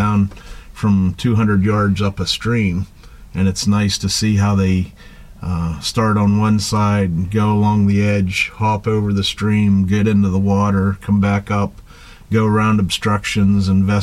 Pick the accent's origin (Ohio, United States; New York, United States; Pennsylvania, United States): Pennsylvania, United States; Punxsutawney; from Punxsutawney, Pennsylvania.